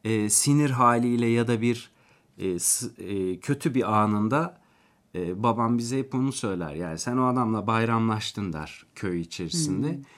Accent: Akşehir, Konya, Turkey; Akşehir hep benim hayatımda bir yerde olacak. Çünkü orada doğdum, orada büyüdüm.

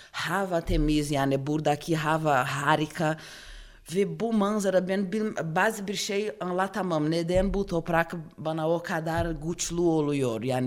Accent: Brazil; Turkish is a second language; now in Turkey; Ben plaj yanında büyüdüm yani Brezilya bütün sene yaz olur.

